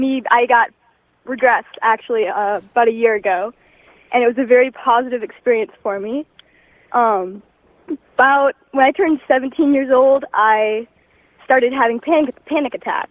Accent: Columbus, Ohio, United States; I'm from Columbus, Ohio.

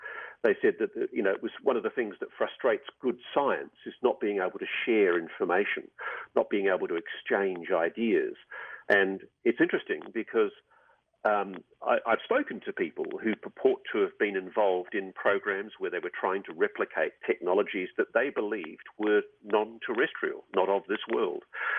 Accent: Australia; I pulled rank as an Australian journalist.

